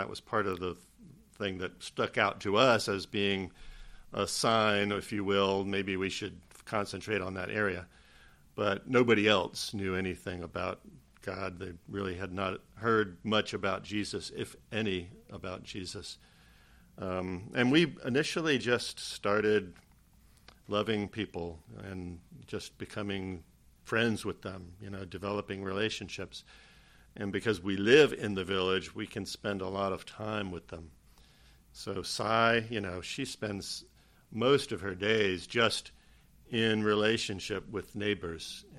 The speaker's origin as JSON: {"language": "English", "country": "United States", "said": "Like, I'm American. I have trouble relating to the way Thais think"}